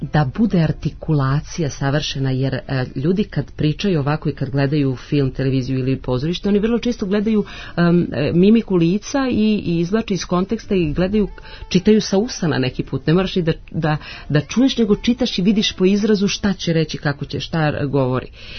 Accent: Southern and Eastern Serbia, Serbia; born there; first language Vlach; Serbian is a second language; pošto sam ja rođena tamo na Homoljskim planinama i onda sam se preselila u Petrovac na Mlavi i naučila jezik taj prvi srpski sa, eto, nekim dijalektom.

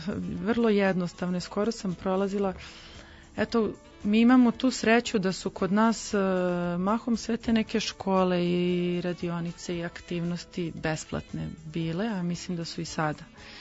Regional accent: Belgrade, Serbia; born there; sam rođena u Beogradu

